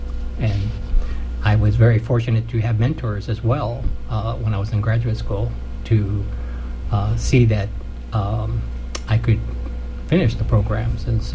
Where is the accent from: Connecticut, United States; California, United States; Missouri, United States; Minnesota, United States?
California, United States; Santa Barbara; I grew up in Santa Barbara. So I'm from California.